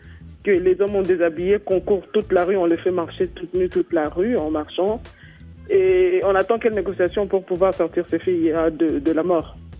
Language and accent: French; DR Congo; je suis congolaise de la RDC, Zaïre, tout ce qu'on veut